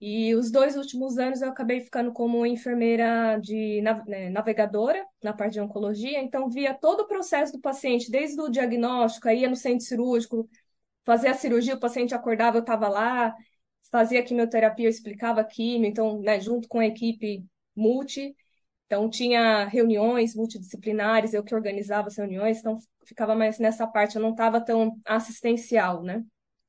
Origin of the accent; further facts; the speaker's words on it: São Paulo, Brazil; now in New Zealand; mas será que a gente, como paulista, vai aguentar aquele frio, né?